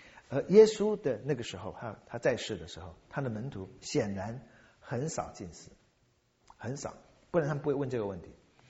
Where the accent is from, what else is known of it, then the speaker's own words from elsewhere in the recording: China; 我们中国人爱吃的大部分都不能吃，红烧狮子头别碰，那是猪肉